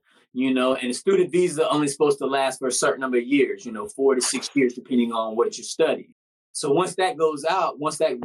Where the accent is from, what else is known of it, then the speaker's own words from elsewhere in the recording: United States; as an American, yes, deport them